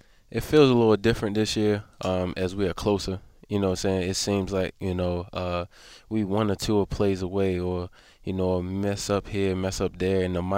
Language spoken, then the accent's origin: English; Baltimore, Maryland, United States; Oh, yeah, I'm from Baltimore.